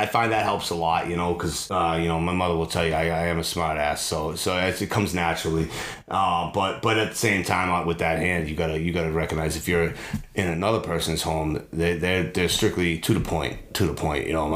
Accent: Worcester, Massachusetts, United States; I came out to where I am now in Barry. It's another world compared to the Worcester. I mean, when I grew up in Worcester, you know, all the neighbors, we'd get a snowstorm. We live on a dead end street.

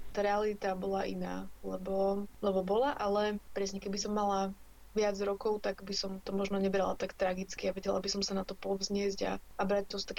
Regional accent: Košice, Košice Region, Slovakia; Ja som teda z Košíc, ale začala som viacej jazdiť do Bratislavy.

